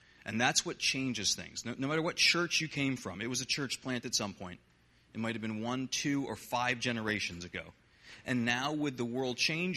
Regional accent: New York, United States; since we're both from New York State

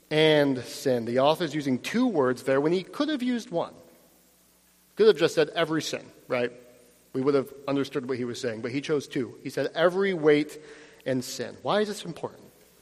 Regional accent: Utica, New York, United States; I grew up, some of you know, I grew up near Utica, New York

